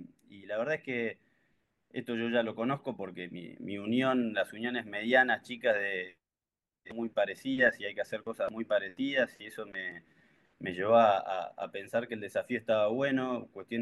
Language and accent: Spanish; Neuquén, Argentina; moved away; also born or lived in Buenos Aires; Yo soy neuquino y me había ido de Neuquén primero para jugar, viví en Buenos Aires estudiando y jugando en Pueyrredón, después volví y después me tuve que volver a ir.